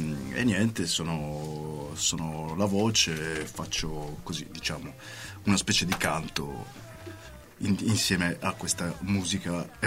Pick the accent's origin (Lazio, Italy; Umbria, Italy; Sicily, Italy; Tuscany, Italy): Tuscany, Italy; Florence; Veniamo da Firenze e facciamo rock sostanzialmente nelle varie declinazioni